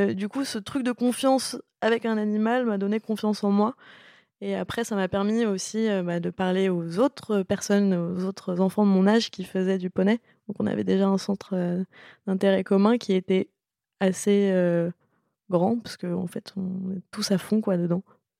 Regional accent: Paris, Île-de-France, France; born there; Bon, je suis née à Paris, donc en même temps, je ne pouvais pas renier mes origines.

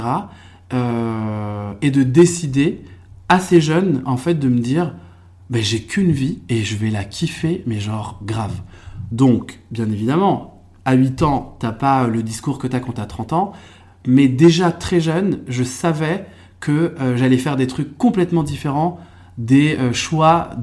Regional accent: France; born there; Au Maroc, je ne suis pas marocain pour un marocain parce qu'en fait, je suis né en France. Pour un français, hélas, je suis pas vraiment tout à fait français parce que je suis pas blanc.

